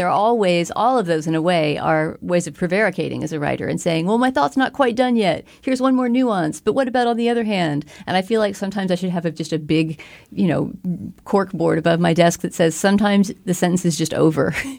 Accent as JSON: {"language": "English", "region": "Texas", "country": "United States", "said": "I'm from Texas and have never had a Texas accent. And I think one of the first things that people almost always say to me when they hear I'm from Texas is, but you don't have a Texas accent."}